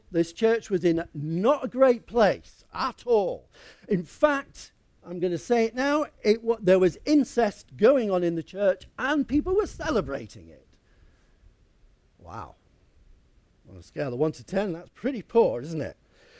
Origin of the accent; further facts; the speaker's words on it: United Kingdom; Being a British person is British ambassador. But that's what we're like. We go to these foreign parts and we think of an ambassador.